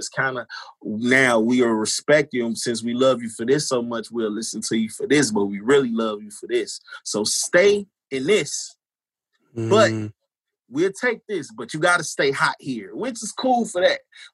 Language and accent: English; Chicago, Illinois, United States; even if how I feel about growing up in Chicago.